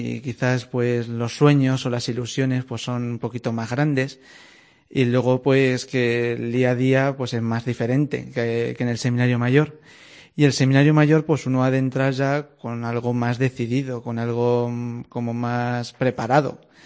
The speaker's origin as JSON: {"language": "Spanish", "town": "Mejorada", "region": "Castilla-La Mancha", "country": "Spain", "also_born_or_lived": "Talavera de la Reina", "said": "Soy de Mejorada, nacido principalmente en Talavera, pero prácticamente mi vida de fe y sacramental es en la parroquia de Mejorada. De hecho, allí es a donde vivo ahora."}